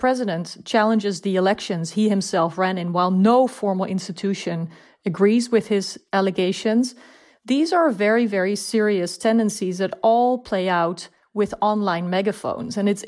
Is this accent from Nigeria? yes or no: no; Netherlands; English is a second language; I'm from the Netherlands, from the EU myself.